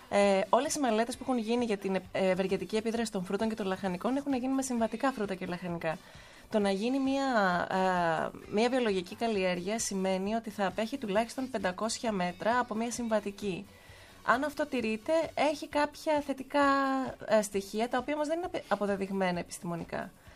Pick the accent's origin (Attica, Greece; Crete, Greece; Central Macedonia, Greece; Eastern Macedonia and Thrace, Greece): Crete, Greece; Εγώ είμαι από την Κρήτη, οπότε έχω αυτό το προνόμιο